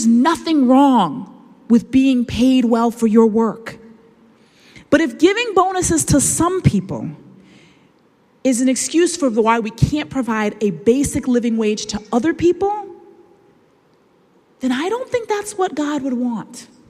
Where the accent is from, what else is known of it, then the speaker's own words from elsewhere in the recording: Boston, Massachusetts, United States; now in Cambridge, United States; I grew up in Boston. As much as I love Cambridge, as I said, I went to church here.